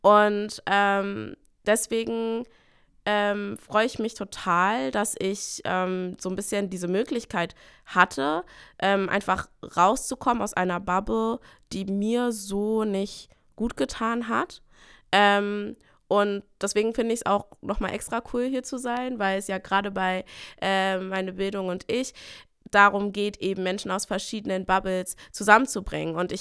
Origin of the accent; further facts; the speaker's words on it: Brandenburg, Germany; ich bin in der Berliner Vorstadt aufgewachsen und ich weiß auch, dass alle jetzt sagen, Berlin, voll cool, aber Vorstadt heißt Brandenburg